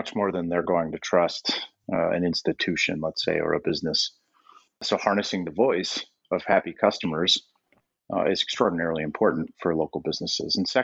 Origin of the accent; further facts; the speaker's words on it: Essex Junction, Vermont, United States; also born or lived in Colchester; Essex Junction. We had a house in Colchester for a while, but moved to Essex right about, you know, middle school. But yeah, Vermonter through and through.